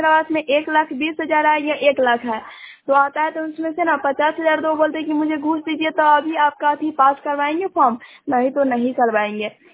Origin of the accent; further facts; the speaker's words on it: Shahbazpur, India; मैं शाहबाजपुर से बिलोंग कर रही हूँ, और मैं आपको बताने जा रही हूँ अपने शाहबाजपुर गांव के मैंने की कुछ समस्या के बारे में।